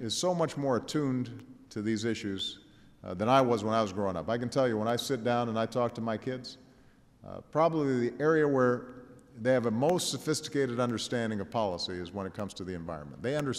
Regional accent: Chicago, Illinois, United States; In my hometown, the Chicago River, you probably could not find anything alive in there 4 decades ago.

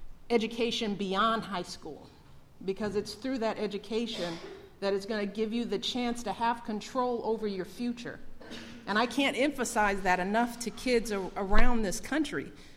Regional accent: Chicago, Illinois, United States; From the Mississippi Delta to my hometown of Chicago, to Houston

